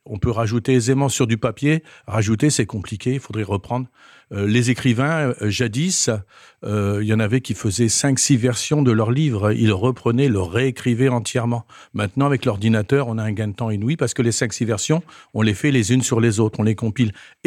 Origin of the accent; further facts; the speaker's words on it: Cayeux-sur-Mer, Hauts-de-France, France; puisque je suis originaire de Cailleux, je connais bien le secteur.